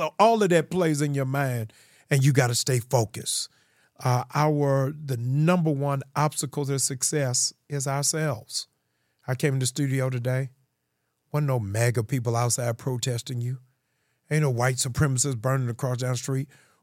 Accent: Baltimore, Maryland, United States; So I'm from Baltimore. I went to City, but I got kicked out in the 11th grade. I came down here for a summer program

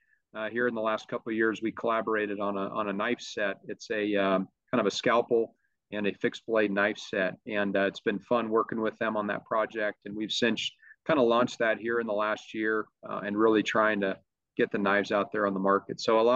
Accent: Montana, United States; As a kid growing up in Montana, where I was born and raised, definitely was immersed in that lifestyle with my family through high school and college in Montana

